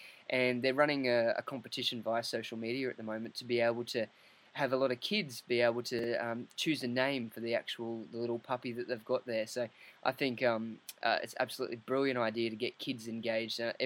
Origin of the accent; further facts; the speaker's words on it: Queensland, Australia; in my home state, Queensland, in Australia.